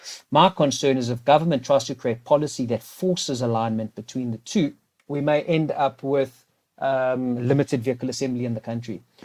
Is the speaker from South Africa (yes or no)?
yes; South Africa; And I can tell you, as a South African living in South Africa, that second option does not have a good ending.